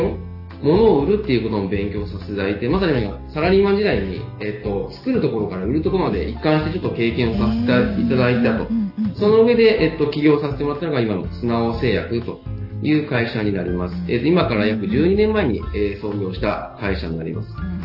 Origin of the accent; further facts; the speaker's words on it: Mihara, Hiroshima, Japan; moved away as an adult; now in Miyazaki, Japan; 出身はですね、広島です。で、広島県三原市というところに生まれまして、で、高校までそちらで過ごし、実は、宮崎大学工学部の入学を機にですね、宮崎にやってきました。